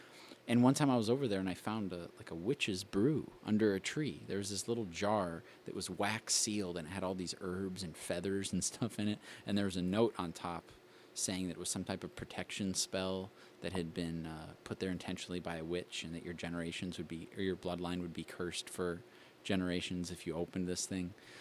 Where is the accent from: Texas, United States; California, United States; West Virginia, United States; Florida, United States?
California, United States; born there; moved away; also born or lived in Washington / Arizona / Illinois; And then before that, Arizona. Before that, I was born in California.